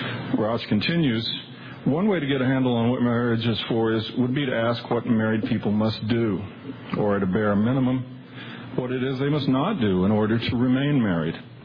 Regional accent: North Carolina, United States; So I was always told growing up in North Carolina, you should dress up when you want to make a good impression out of town.

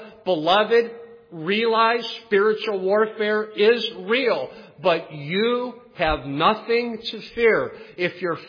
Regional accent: Ohio, United States; He's from Michigan. I'm from Ohio.

